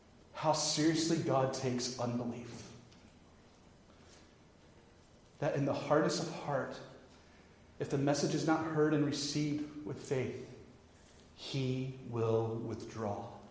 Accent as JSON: {"language": "English", "region": "Kansas", "country": "United States", "tie": "born or raised there", "said": "I remind you, I grew up in Kansas. I don't speak French."}